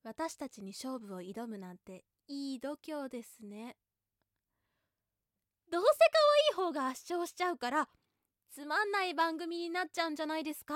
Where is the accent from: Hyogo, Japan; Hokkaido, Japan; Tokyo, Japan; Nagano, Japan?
Tokyo, Japan; 1月13日生まれ、東京都出身です。